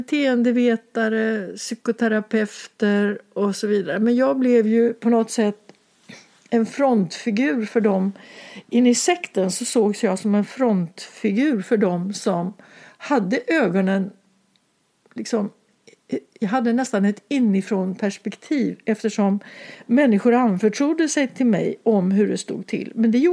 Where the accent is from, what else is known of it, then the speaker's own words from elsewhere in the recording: Örebro, Örebro County, Sweden; alltså det är den tidning som kom i brevlådan varje morgon när jag växte upp. För jag kommer ifrån Örebro.